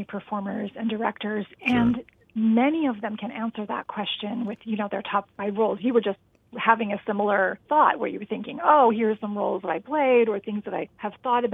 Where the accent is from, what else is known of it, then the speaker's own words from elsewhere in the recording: Riverside, California, United States; also born or lived in Midwest; So I was born and raised in Riverside and spent the majority of my growing up years in the Midwest, in and out of theaters, community theaters